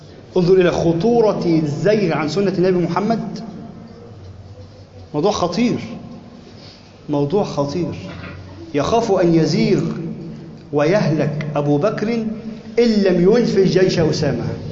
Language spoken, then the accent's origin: Arabic; Egypt; اللهم يا ربنا اجعل بلدنا مصر أمنا أمانا سخاء رخاء